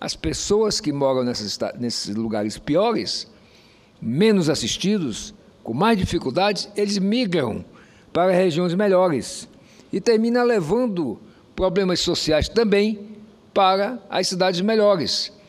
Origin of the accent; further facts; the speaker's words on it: Roraima, Brazil; born there; also born or lived in Pará; nasci lá no meu estado de Roraima